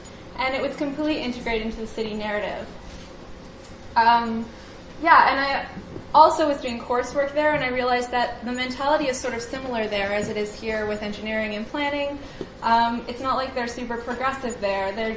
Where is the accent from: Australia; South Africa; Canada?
Canada; Toronto, Ontario; So I started biking, I'm from Toronto, and I started biking on my commute to work as a teenager.